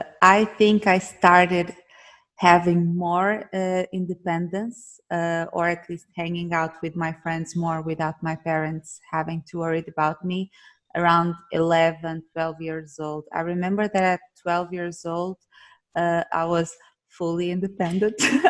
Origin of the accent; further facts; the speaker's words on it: Salir do Porto, Leiria District, Portugal; English is a second language; So I grew up in Salir do Porto, which is the village on the south side of the bay. But I studied in Caldas, so I have the two perspectives, the perspective of the village and the perspective of the city.